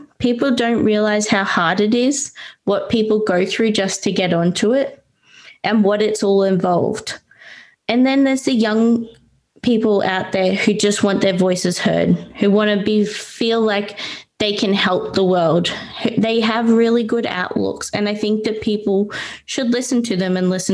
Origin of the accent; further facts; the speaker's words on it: Bundaberg, Queensland, Australia; moved away as an adult; now in Brisbane, Australia; I'm originally from Bundaberg, but I'm currently living in Brisbane because of better healthcare. In February last year, I moved from Bundaberg. I moved away from my big family, one of six.